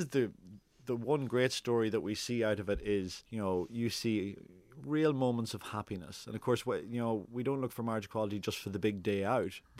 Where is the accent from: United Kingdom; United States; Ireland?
Ireland; now in Australia; I think what I noticed when I moved from Ireland to here was actually that, you know, the values that are so similar.